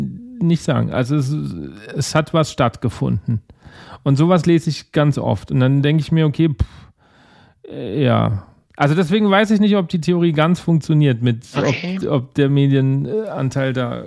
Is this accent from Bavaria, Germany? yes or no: yes; Bavaria, Germany; Also wenn ich komme aus Bayern, deswegen, wenn ich Blasmusik höre, bin ich immer erstmal im Süden Deutschlands.